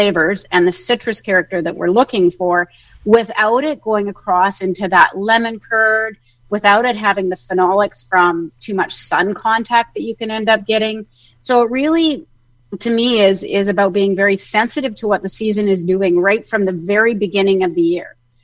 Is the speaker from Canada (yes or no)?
yes; British Columbia, Canada; I was born and raised in the Okanagan Valley, which for those of you that know the Okanagan Valley, there aren't very many of us who are actually born and raised here. But from an early age, I was raised on orchards